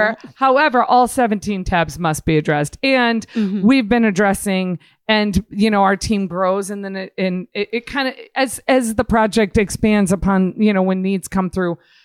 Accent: Midwest, United States; I'm from the Midwest.

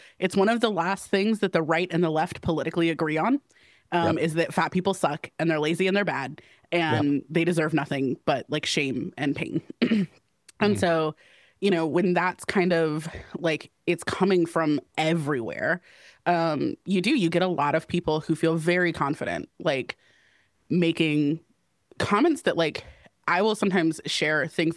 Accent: North Carolina, United States; I'm from North Carolina, I'm a social worker.

